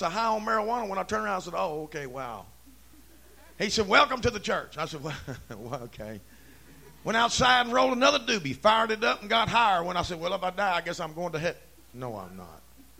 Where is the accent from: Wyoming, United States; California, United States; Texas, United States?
Texas, United States; Hey, man. I'm from East Texas, man.